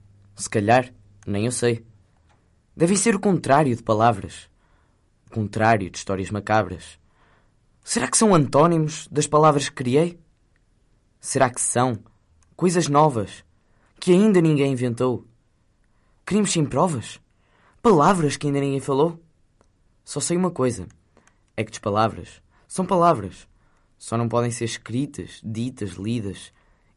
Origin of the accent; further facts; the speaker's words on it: Porto, Norte, Portugal; born there; toda a urbanidade da cidade do Porto, que é onde eu nasci.